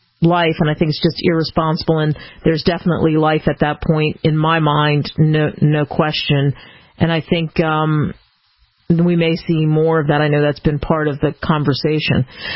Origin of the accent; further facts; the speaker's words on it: New Jersey, United States; There's a place where I grew up in New Jersey, South Jersey, Philadelphia area, and it's called Gaetano's